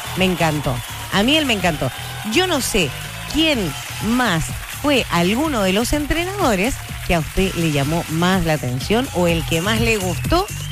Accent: Chile; los chilenos somos grandes

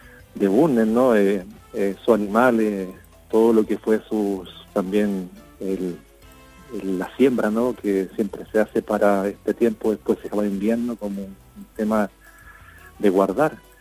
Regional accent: Coronel, Biobío, Chile; moved away; Yo soy de Coronel, mi familia está por allá, estoy radicado acá por trabajo hace más de 15 años.

